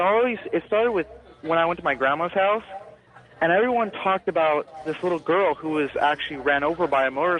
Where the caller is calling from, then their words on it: Lakewood, California, United States; I'm calling from Lakewood, California.